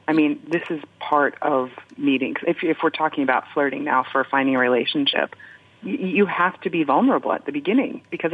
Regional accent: United States; now in London, United Kingdom; Well, you know, I've been in London for about 15 years now. I'm from the States, from America

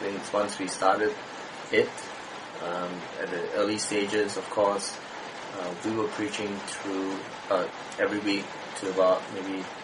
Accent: Malaysia; also born or lived in Australia; So the benefits of being a Malaysian Christian in Malaysia are enormous.

